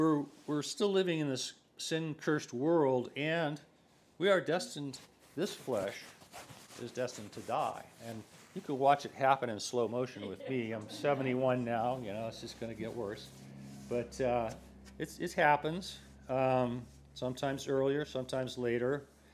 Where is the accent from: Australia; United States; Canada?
United States; New Orleans, Louisiana; But I grew up down in New Orleans.